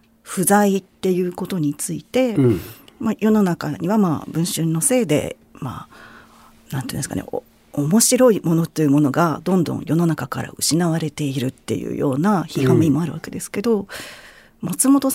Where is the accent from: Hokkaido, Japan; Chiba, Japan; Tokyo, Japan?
Tokyo, Japan; こんなに私たち東京の人間が関西弁って喋ってなかったんですよね。